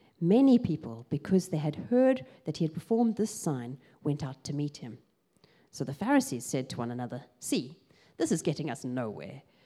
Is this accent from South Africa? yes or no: yes; South Africa; and I'm South African.